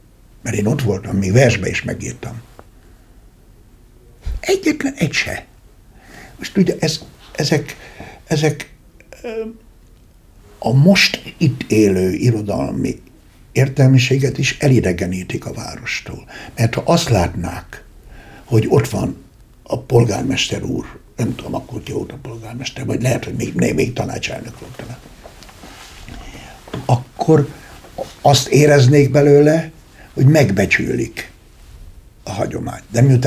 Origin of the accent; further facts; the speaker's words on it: Debrecen, Hajdú-Bihar, Hungary; én debreceni vagyok, és én már ezt nem tudom. Én életemben két helyhez kötődtem, a szülőfalomhoz, meg Debrecenhez.